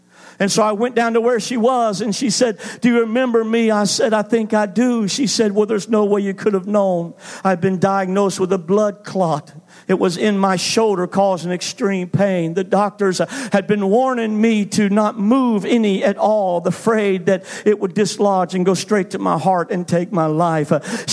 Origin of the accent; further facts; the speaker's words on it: Atlanta, Georgia, United States; I was preaching in Atlanta, Georgia, my hometown.